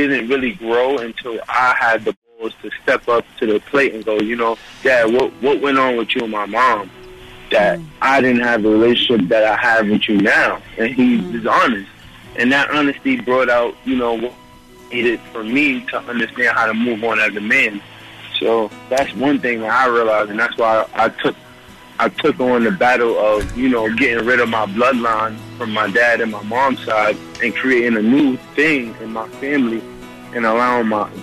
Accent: Brooklyn, New York, United States; Well, with my dad, you know, being I'm from Brooklyn, you know, it's tough.

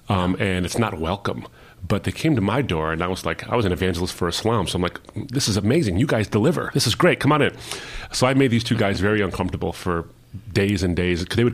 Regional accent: Michigan, United States; And I was a Shia Muslim. And, you know, I grew up in the Detroit area, a very large Muslim population there, very heavy concentration of Muslims.

